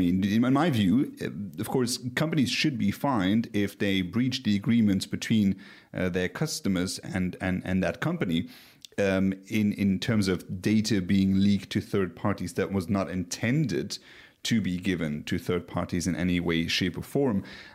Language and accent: English; Luxembourg; This was the Data Privacy Agency of the Grand Duchy of Luxembourg, my home country